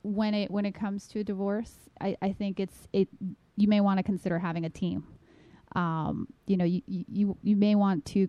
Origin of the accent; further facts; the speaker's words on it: New York, United States; Personally, I'm from New York. I basically went to school in the Bronx initially over at Bronx Science.